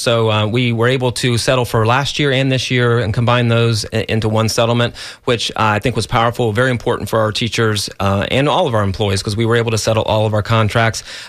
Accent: Ohio, United States; now in Florida, United States; I came from Ohio at some point to come to live in Florida.

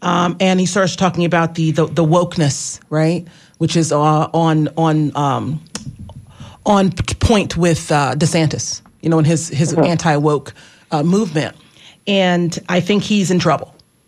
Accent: Florida, United States; see, I'm from North Florida, so I speak hillbilly, too, the Black version.

